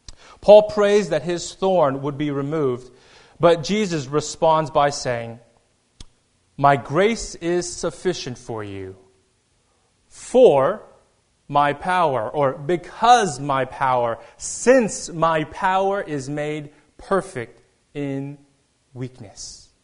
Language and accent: English; Texas, United States; As Darcy said, I am originally from Texas